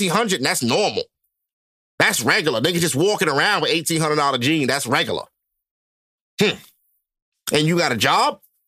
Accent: United States; I'm American. We don't eat goats here.

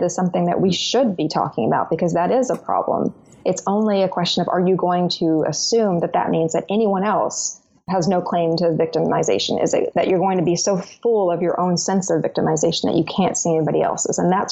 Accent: Arkansas, United States; and I'm from Arkansas, this is what I hear a lot

